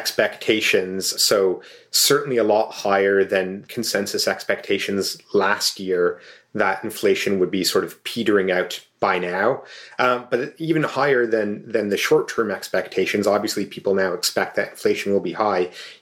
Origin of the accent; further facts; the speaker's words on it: Ottawa, Ontario, Canada; the big trucker protests back in my hometown of Ottawa